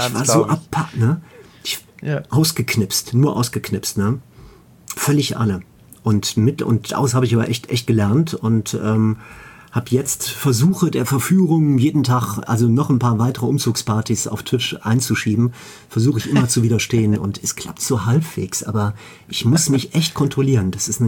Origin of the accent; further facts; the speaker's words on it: Mönchengladbach, North Rhine-Westphalia, Germany; Ich komme vom Niederrhein aus Mönchengladbach. Das sagt jetzt den meisten Leuten nichts.